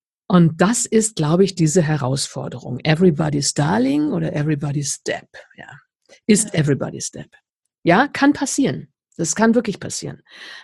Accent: Wolfenbüttel, Lower Saxony, Germany; born there; moved away; Also wirklich aus dem tiefsten Niedersachsen. Ich bin geboren in Wolfenbüttel.

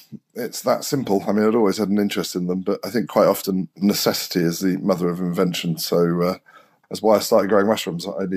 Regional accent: South West England, United Kingdom; also born or lived in France; I grew up in Longleat Forest, so I've spent a huge amount of time.

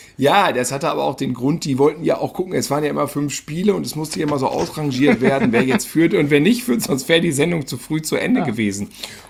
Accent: Germany; wir kommen aus Germany.

